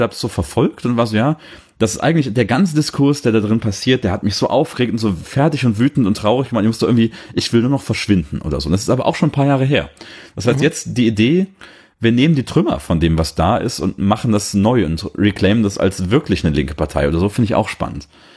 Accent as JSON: {"language": "German", "town": "Cologne", "region": "North Rhine-Westphalia", "country": "Germany", "tie": "born or raised there", "said": "in meiner Heimatstadt und so, ja, in Köln, wo ich lange gelebt habe"}